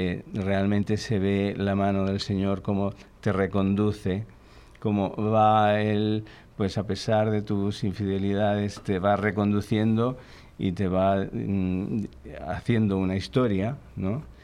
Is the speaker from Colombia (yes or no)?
no; Chile; also born or lived in Barcelona / Asturias; now in Spain; hay que decir que somos chilenos. Españoles de adopción desde hace más de 30 años que estamos en España.